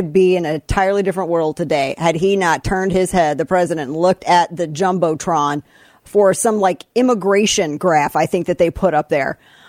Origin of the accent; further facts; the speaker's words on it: Missouri, United States; I come from Ozark territory. You know, you come from the woods in Tennessee and all that. And I'm, you know, we're down by the, you know, down southern Missouri.